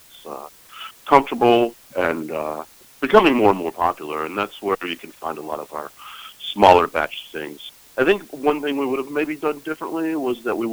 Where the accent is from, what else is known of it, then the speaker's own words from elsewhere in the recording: Durham, North Carolina, United States; now in Black Mountain, United States; My wife Jessica and I are both from North Carolina. I'm from Durham, and she's from Goldsboro. And we moved to Black Mountain about 4 years ago.